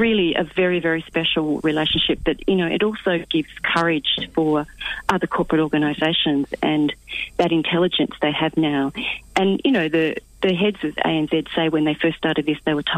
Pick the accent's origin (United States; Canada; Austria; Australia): Australia; Melbourne, Victoria; I'm an old Melbourne girl. I grew up in Circus Oz.